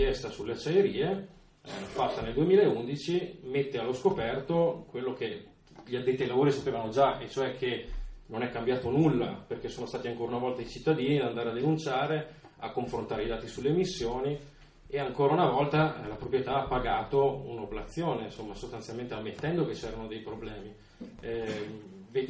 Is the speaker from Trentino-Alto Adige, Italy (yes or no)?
yes; Trentino-Alto Adige, Italy; questo almeno io lo vedo da Trentino